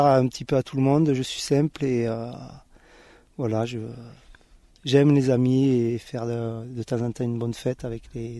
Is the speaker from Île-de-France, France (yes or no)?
yes; Paris, Île-de-France, France; born there; Je suis pourtant pas trop lausérien parce que je suis né à Paris, parce que mes parents sont partis à l'époque à Paris travailler. Mais j'ai mes racines ici